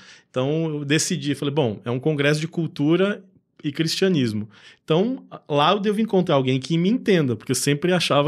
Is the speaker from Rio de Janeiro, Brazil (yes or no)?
no; Curitiba, Paraná, Brazil; now in São Paulo, Brazil; Eu sou de Curitiba.